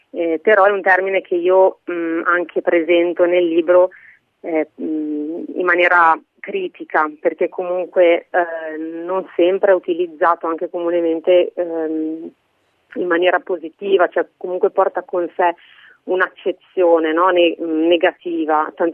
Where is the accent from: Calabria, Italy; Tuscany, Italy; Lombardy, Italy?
Lombardy, Italy; Varese; now in Padua, Italy; perché sono originaria di Varese, ma vivo a Padova